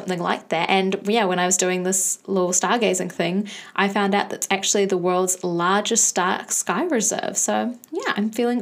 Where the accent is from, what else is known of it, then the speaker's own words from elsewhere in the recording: Auckland, New Zealand; like we're from Auckland, there's a lot of light pollution